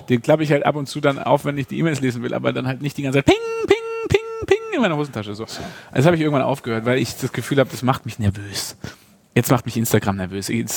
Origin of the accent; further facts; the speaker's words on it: Baden-Württemberg, Germany; Zweitens bin ich Schwabe.